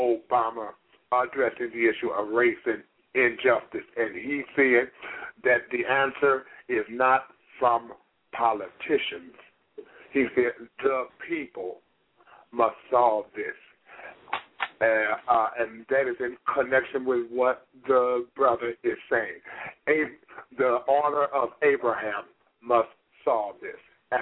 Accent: St. Louis, Missouri, United States; from St. Louis, Missouri.

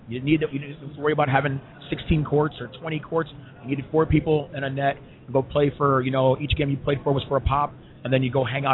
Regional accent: Evanston, Illinois, United States; Again, same thing coming from Illinois. I'm from Evanston.

